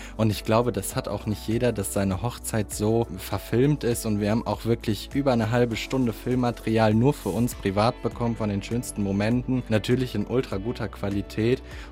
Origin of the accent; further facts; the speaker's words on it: Attendorn, North Rhine-Westphalia, Germany; Ja, also zum Ersten ist das meine alte Heimat. Ich komme aus Attendorn